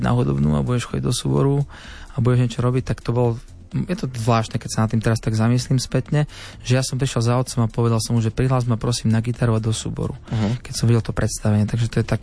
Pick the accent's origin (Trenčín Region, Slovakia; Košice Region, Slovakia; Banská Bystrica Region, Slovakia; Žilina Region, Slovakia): Košice Region, Slovakia; Michalovce; also born or lived in Sobrance; ja som sa narodil v Sobranciach, takže až niekde blízko pri hranici s Ukrajinou. No ale vyrastal som teda v Michalovciach